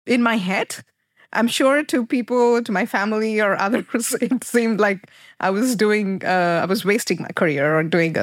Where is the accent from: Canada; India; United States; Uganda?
India; So I'm from India, and in India, the Indian Space Research Organization, they have their own undergrad university.